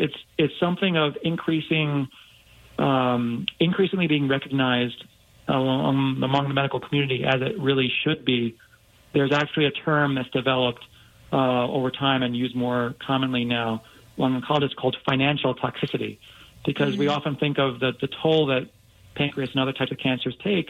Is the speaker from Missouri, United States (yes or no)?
no; New York, United States; when I was growing up in New York